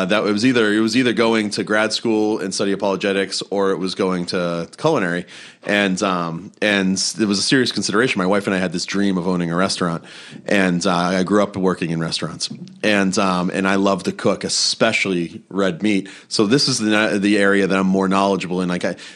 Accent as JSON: {"language": "English", "region": "East Coast", "country": "United States", "tie": "born or raised there", "said": "I grew up on the East Coast, and that's what we ate is white fish."}